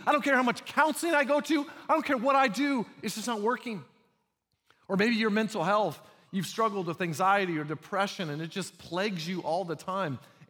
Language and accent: English; United States; As Americans, we're like, I'm an American. We fix things around here.